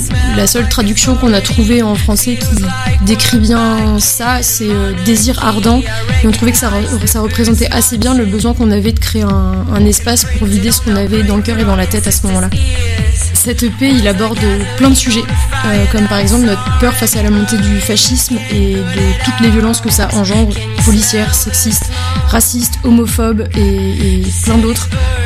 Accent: Saint-Lô, Normandy, France; now in Caen, France; On vient de Saint-Lô et maintenant on habite à Caen depuis quelques années.

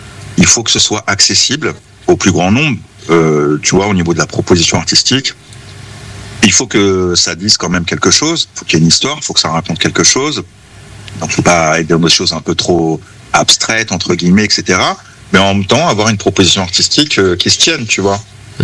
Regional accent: La Madeleine, Hauts-de-France, France; Absolument, j'ai grandi à la Madeleine.

